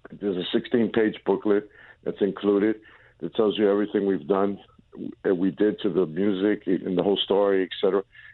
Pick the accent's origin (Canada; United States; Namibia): United States; New York City, New York; being a young Puerto Rican kid growing up in New York City.